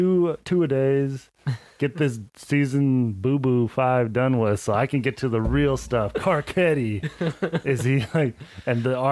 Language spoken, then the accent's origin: English; Baltimore, Maryland, United States; I'm a hood-ass white dude, man. South Baltimore. I'm from Pigtown, man.